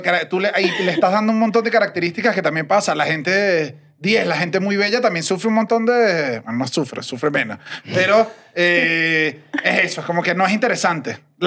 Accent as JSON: {"language": "Spanish", "country": "Venezuela", "said": "No sé si estoy siendo demasiado venezolano."}